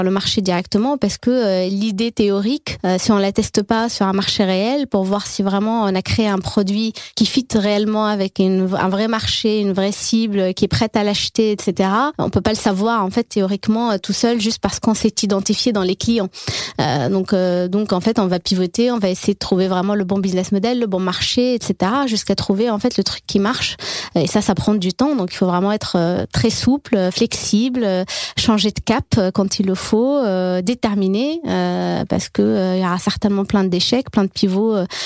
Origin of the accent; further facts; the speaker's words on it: Tunisia; Je suis tunisienne. Ma famille est vraiment 100% fonctionnaire.